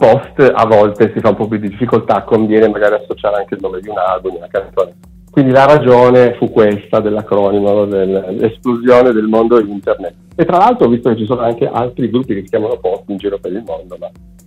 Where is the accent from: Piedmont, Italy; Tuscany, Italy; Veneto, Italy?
Piedmont, Italy; Turin; siamo di Torino